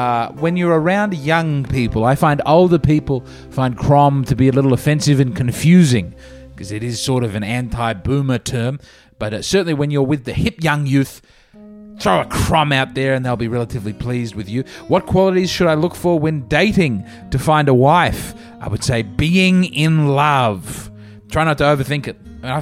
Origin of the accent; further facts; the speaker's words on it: Australia; I find that as an Australian